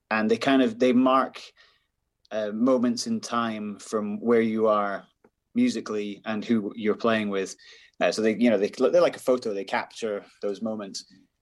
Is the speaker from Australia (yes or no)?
no; Edinburgh, Scotland, United Kingdom; now in Canada; I've always played music, and I'm originally from Edinburgh